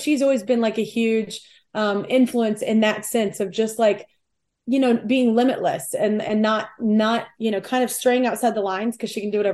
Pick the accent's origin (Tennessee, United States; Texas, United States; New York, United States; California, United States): Texas, United States; And I'm from Texas, so I'm used to like driving here